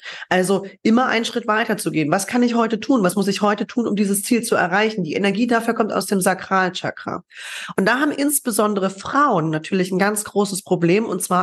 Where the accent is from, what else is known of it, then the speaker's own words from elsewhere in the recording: Germany; Ich bin in der DDR zum Beispiel geboren und die ersten 6 Jahre aufgewachsen.